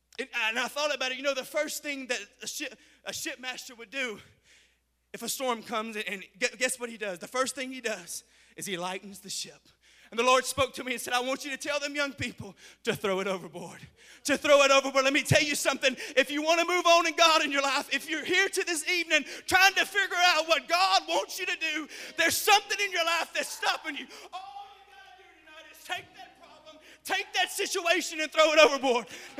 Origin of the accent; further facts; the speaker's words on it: Mexico; I remember growing up in Mexico and learning the language